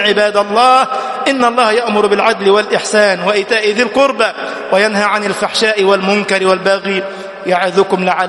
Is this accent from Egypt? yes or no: yes; Egypt; اللهم اجعل بلدنا مصر أمنا أمانا، سخاء رخاء